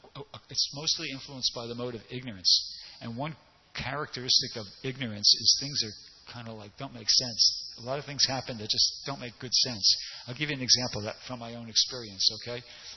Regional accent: New York, United States; now in Los Angeles, United States; even here in Los Angeles, we really don't get four seasons here in California, but I'm from New York, and you get four seasons there

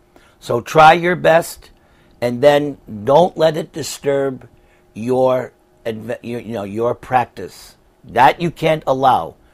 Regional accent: Hempstead, New York, United States; Yeah, I'm from Hempstead, Long Island.

